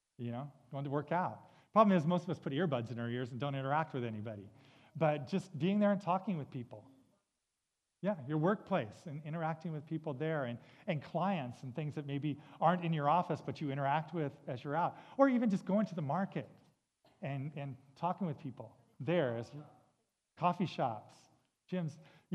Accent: Los Angeles, California, United States; You know, I know, like Walt said, I live in Los Angeles, or I grew up in Los Angeles.

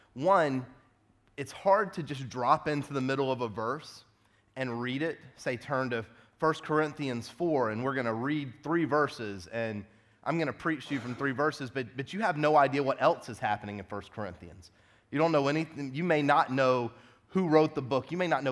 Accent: South Carolina, United States; But I know I speak weird. I'm from South Carolina. I apologize.

